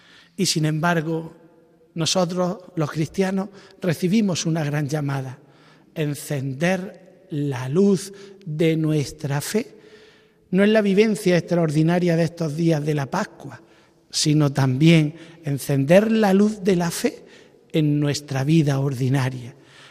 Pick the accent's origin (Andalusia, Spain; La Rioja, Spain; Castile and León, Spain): Andalusia, Spain; Berja; Había nacido el día 1 y con 24 días me llevaron a bautizarme en la pila de bautismal de mi pueblo natal de Berja.